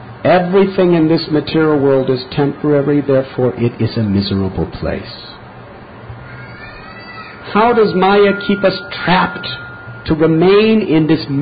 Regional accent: Chicago, Illinois, United States; I'm from Chicago, so is Trinakarta Prabhu.

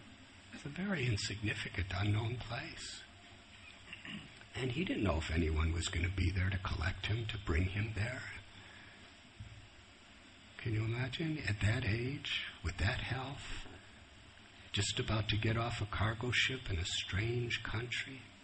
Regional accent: Illinois, United States; also born or lived in Pennsylvania; I was born and raised in Illinois.

